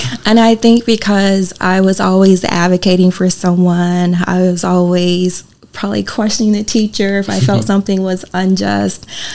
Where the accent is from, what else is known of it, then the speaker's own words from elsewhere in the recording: South Carolina, United States; also born or lived in Ohio; I'm originally from South Carolina. I went to undergrad in North Carolina and law school in Ohio. So I practiced in Dayton, Ohio for about 13 years.